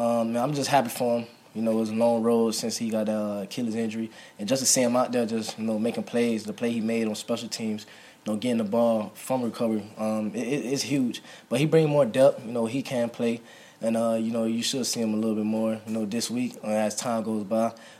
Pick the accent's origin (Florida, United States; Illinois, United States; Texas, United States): Florida, United States; we're from Florida, so it means a little bit more just, you know, going back to our home state